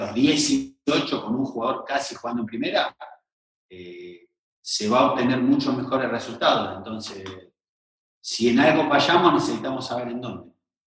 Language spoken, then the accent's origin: Spanish; Buenos Aires, Argentina; imaginá, yo soy de Buenos Aires, te conozco